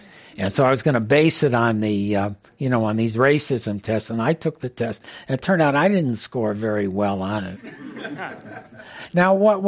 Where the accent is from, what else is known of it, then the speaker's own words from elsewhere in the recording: Chicago, Illinois, United States; I grew up in Chicago. I was born same year as Bernie Sanders. And my parents were in manufacturing. And they lost their business in 1954 and we moved around.